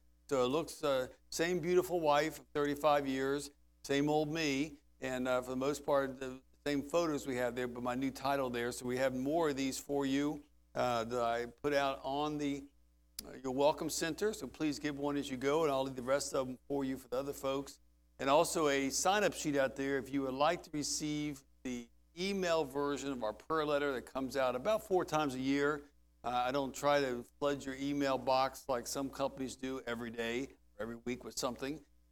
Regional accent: United States; as an American

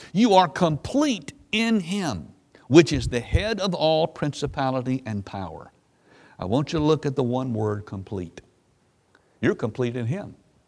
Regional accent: Memphis, Tennessee, United States; When I was a kid growing up in Memphis, I remember if my mom was not home

